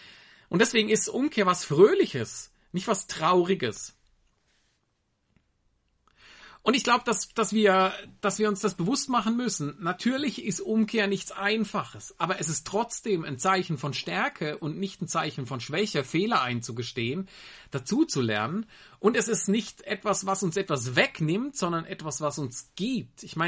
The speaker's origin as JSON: {"language": "German", "country": "Germany", "lives_now": "Switzerland", "said": "3 Kinder und ich darf in der Schweiz leben als Deutscher."}